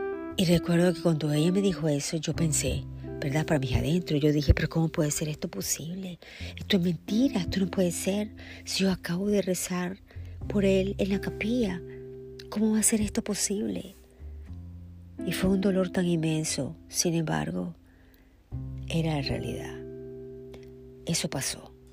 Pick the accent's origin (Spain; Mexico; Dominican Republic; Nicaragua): Nicaragua; Yo estaba en mi país, Nicaragua, en mi patria, y estaba en mi colegio. Yo estudié en el Colegio Teresiano